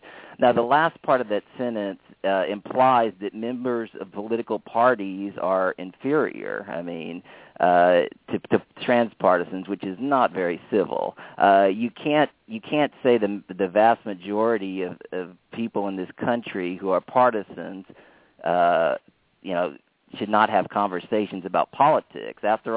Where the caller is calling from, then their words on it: San Antonio, Texas, United States; from San Antonio.